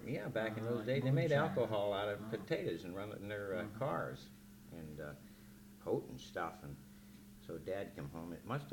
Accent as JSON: {"language": "English", "town": "Stonyburn", "region": "Scotland", "country": "United Kingdom", "tie": "born there", "said": "No, I was born in Scotland."}